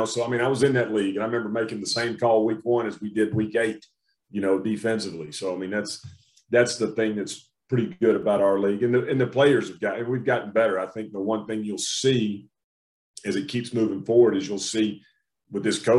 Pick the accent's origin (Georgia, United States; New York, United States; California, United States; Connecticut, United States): Georgia, United States; Augusta; I love Atlanta. I mean, I grew up right outside of Augusta, so I've been running up 75 and 20 my whole life.